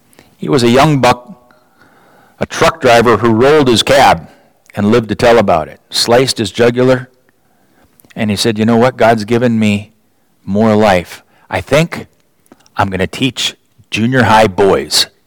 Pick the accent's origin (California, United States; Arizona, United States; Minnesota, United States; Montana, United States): Minnesota, United States; Owatonna; I grew up in Owatonna, Minnesota. Literally, just down the road, I could see this building on any given day.